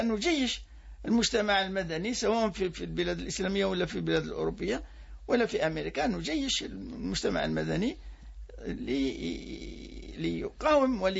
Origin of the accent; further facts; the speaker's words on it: Algeria; ولا من باب أنا جزائري أكثر منك